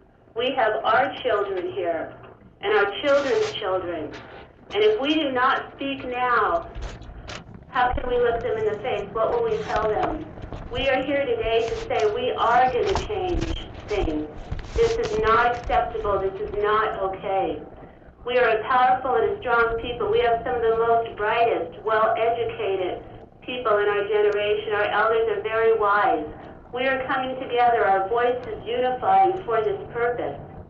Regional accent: Sitka, Alaska, United States; now in Anchorage, United States; I am Tlingit Indian from Sitka, Alaska, residing now in Anchorage.

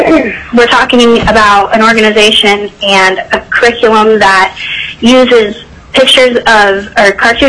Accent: Palmer, Alaska, United States; I am from Palmer and representing myself.

